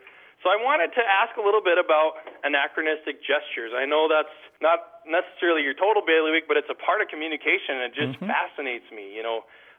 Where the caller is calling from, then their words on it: Plaza, North Dakota, United States; I'm calling from Plaza, North Dakota.